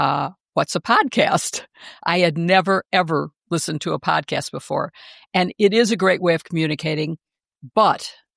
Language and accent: English; Evanston, Illinois, United States; I've witnessed the immigration raids right here in my hometown in Evanston and in Chicago, which is the adjacent area